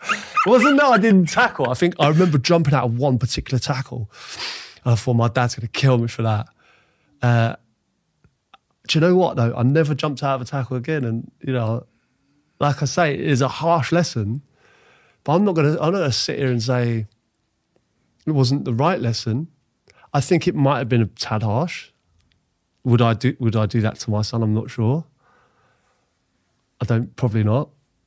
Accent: Ealing, London, United Kingdom; I'm bearing in mind, I grew up in Ealing.

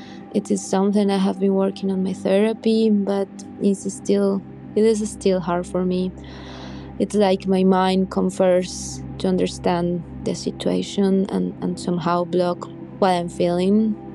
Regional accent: Colombia; now in Germany; I'm from Colombia and I'm currently living in Germany.

